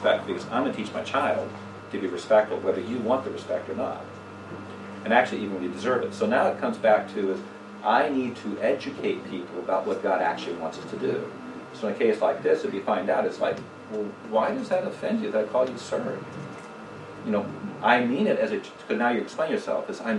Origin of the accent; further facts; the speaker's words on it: California, United States; growing up in California, it's Mexican Spanish that I've heard all my life